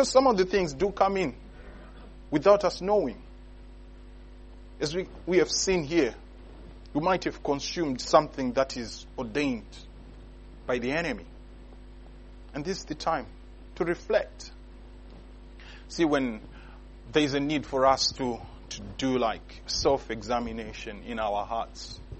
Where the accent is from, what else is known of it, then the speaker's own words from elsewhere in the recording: Edinburgh, Scotland, United Kingdom; I said, I'm from Edinburgh. I'm staying in Edinburgh.